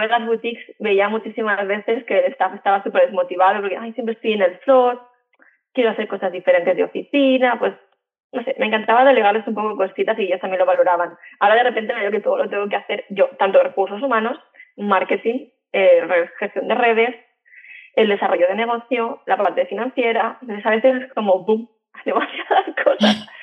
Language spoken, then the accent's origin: Spanish; Madrid, Community of Madrid, Spain; yo soy de Madrid y mi vida siempre ha sido viajando por mi trabajo